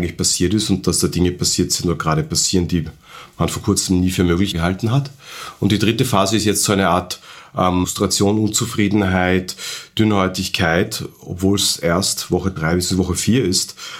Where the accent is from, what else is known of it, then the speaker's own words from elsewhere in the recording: Tyrol, Austria; zumindest sage ich das als Tiroler